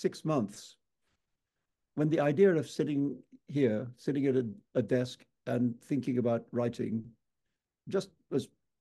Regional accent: India; I'm from India where we have elephants

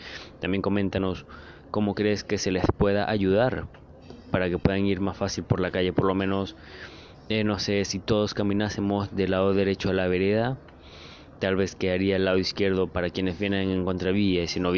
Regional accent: Venezuela; creo que no había comentado que era de Venezuela, sin embargo, supongo que se nota, ¿no? Sí, soy venezolano.

